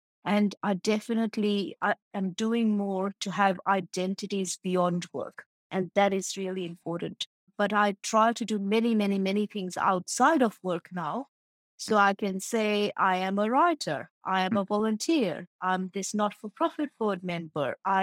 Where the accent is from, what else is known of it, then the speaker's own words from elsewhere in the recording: India; moved away as an adult; So I come from India, I now work in Western worlds.